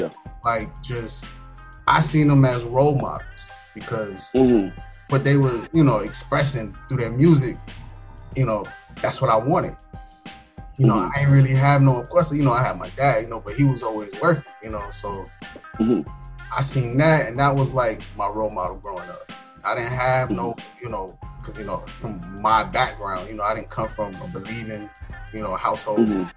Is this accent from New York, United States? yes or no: no; Fort Lauderdale, Florida, United States; Man, I'm from Fort Lauderdale, Florida. South Florida, where it can rain for a whole hour.